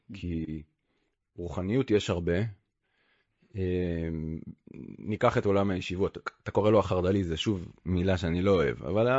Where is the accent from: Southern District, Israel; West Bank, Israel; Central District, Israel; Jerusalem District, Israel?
West Bank, Israel; Kfar Adumim; also born or lived in Tel Aviv; אני מתנחל, גדלתי בכפר אדומים, כאילו. אני חייתי המון שנים בתל אביב, עבדתי בערוץ תקשורת, שוב, הכל במרכאות, מאוד חילוני, תל אביבי